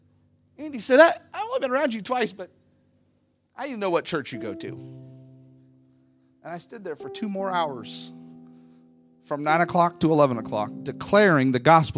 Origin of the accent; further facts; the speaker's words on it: Seattle, Washington, United States; He's from South Carolina. I'm from Seattle.